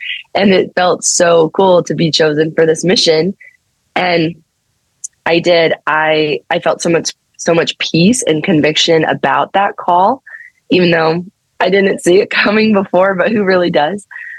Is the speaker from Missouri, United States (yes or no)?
yes; Missouri, United States; I'm just in adoration in our small parish in Missouri, in my hometown, because that's where I'd ended up that year after college.